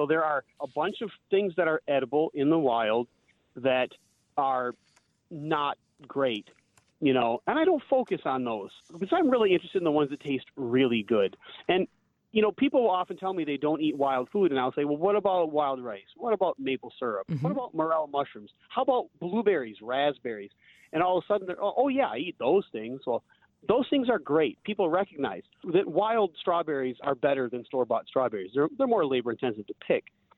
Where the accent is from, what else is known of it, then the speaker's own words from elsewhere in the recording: Wisconsin, United States; I mean, I love cheese, and I grew up in Wisconsin.